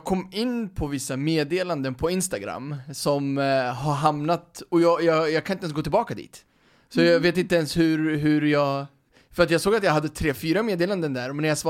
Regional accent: Örebro, Örebro County, Sweden; Jag är född och uppvuxen i Örebro, som jag sa, i Vivalla.

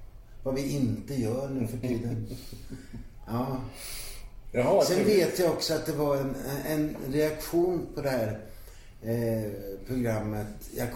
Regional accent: Ankarsholm, Sweden; Och jag hade inga vidare killintressen i brukssamhället, Ankarsholm där jag växte upp, utan det var gitarren.

